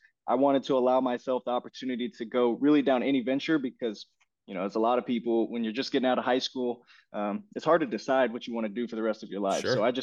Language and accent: English; Manhattan, Kansas, United States; So I grew up in Manhattan, Kansas, and you know, that's where I stayed up until college, really. So, you know, that's the city that raised me.